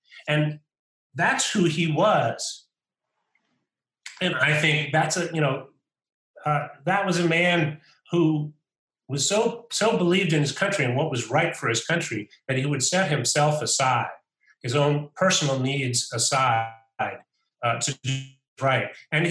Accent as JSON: {"language": "English", "country": "United States", "said": "I'm an American, and I represent the U.S. government."}